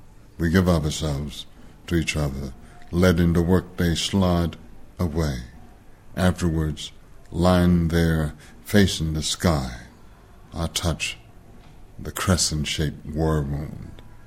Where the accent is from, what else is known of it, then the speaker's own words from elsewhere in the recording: Louisiana, United States; For me, I grew up in Louisiana in the segregated society in the 1950s